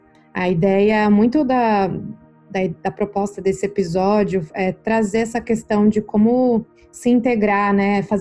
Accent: Brazil; A gente, como brasileiro, faz parte também se questionar

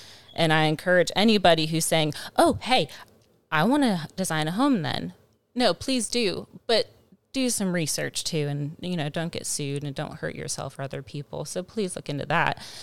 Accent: Ocean Springs, Mississippi, United States; But I was raised here in South Mississippi. The vital years, I think, of child development, I was here in Ocean Springs, still with some of those military influences.

